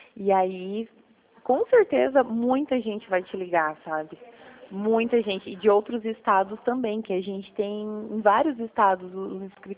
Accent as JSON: {"language": "Portuguese", "town": "Toledo", "region": "Paraná", "country": "Brazil", "said": "Não, eu sou de Toledo."}